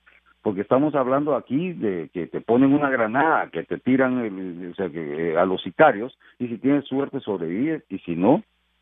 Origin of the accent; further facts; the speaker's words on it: Guatemala; las remesas que nosotros como guatemaltecos enviamos de regreso a nuestras familias y a nuestras comunidades.